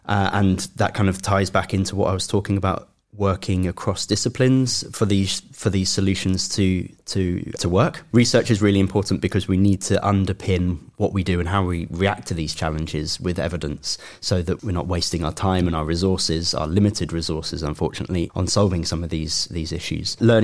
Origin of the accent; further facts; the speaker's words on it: East of England, United Kingdom; I grew up in East Anglia. Seeing any birds of prey was quite a rare, special thing.